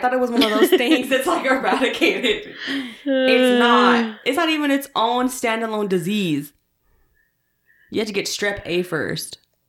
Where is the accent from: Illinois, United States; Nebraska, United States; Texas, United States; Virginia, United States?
Texas, United States; Austin; when I was growing up in Austin